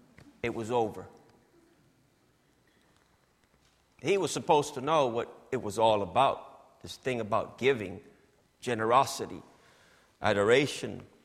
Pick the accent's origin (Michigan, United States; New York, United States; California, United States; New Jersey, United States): New York, United States; Actually, I'm a New Yorker